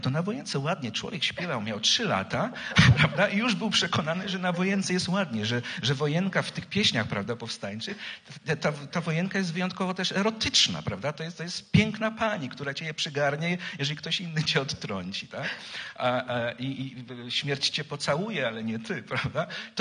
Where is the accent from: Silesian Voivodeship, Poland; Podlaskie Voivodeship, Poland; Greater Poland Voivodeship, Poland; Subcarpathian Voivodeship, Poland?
Podlaskie Voivodeship, Poland; Drohiczyn; są nawiązania właśnie do bunkru, które jako dziecko w Drohiczynie zwiedzałem, tak, w którym się chowałem